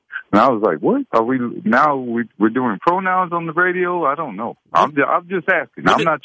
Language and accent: English; Houston, Texas, United States; now in Pennsylvania, United States; And, you know, I'm from Houston, but I'm living up here in Pennsylvania now.